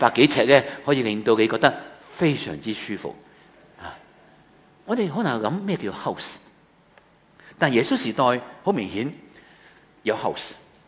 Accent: Hong Kong

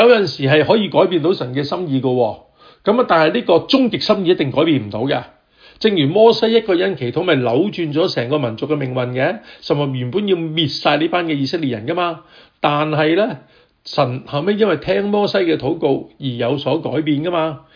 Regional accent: Hong Kong; 我香港出世，香港长大的，香港是我土生土长的地方。我从来没有回过中国的。

